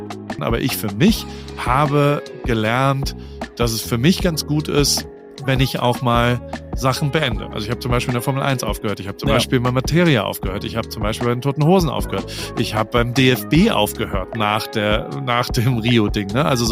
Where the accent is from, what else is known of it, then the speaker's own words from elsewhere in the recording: Heidelberg, Baden-Württemberg, Germany; now in Newport Beach, United States; Der ist gerade in meiner Heimatstadt in Heidelberg heute. Und ich bin in Newport Beach in Kalifornien, weil ich hier gerade ein bisschen gefangen bin.